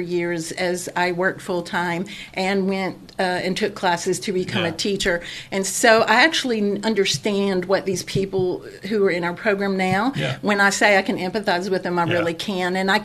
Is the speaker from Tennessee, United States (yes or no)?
yes; Cookeville, Tennessee, United States; I'm originally from Cookeville.